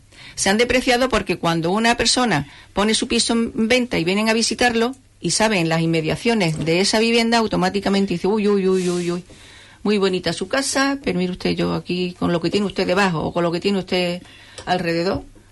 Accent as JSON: {"language": "Spanish", "town": "Huelva", "region": "Andalusia", "country": "Spain", "said": "Nosotros somos onubenses. Amamos Huelva. Por encima de todo, amamos Huelva."}